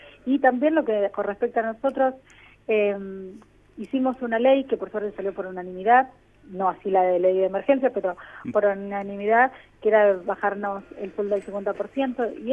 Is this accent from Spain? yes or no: no; Argentina; lo estamos llevando bastante bien como argentinos.